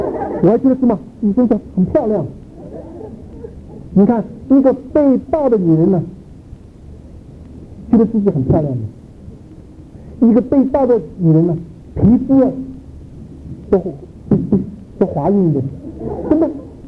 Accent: Chicago, Illinois, United States; 我是芝加哥来的

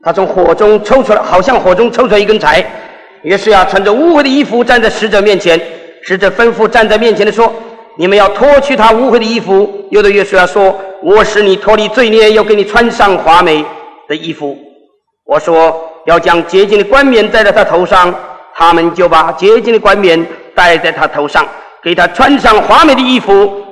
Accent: China; 我们中国人叫青梅竹马

